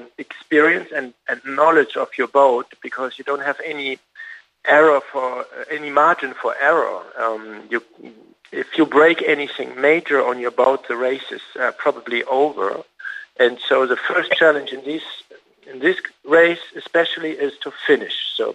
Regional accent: Hamburg, Germany; I'm on dry land in my hometown in Hamburg in Germany.

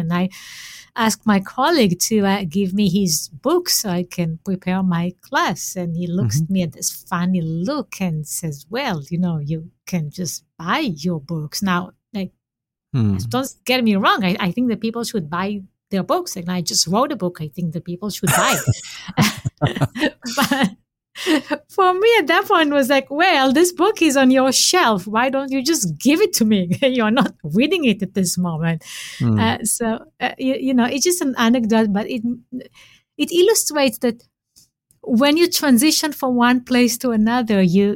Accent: Israel; growing up in Israel, I had a military service that was required.

